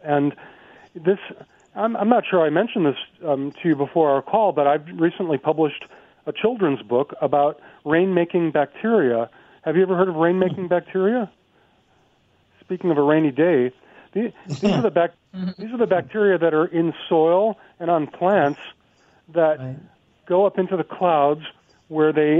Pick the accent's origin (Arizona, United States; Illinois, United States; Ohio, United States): Illinois, United States; Chicago; One of my favorite examples is my hometown of Chicago has been sued for sending their sewage down the Mississippi River